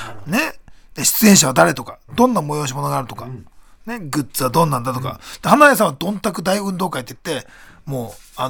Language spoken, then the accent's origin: Japanese; Chiba, Japan; also born or lived in Kagoshima; 生まれは鹿児島ですけども、育ちは千葉ですから。